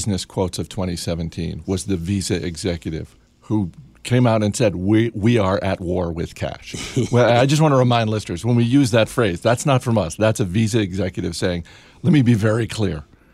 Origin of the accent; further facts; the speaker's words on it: Maine, United States; about Hodgman's time in my home state of Maine.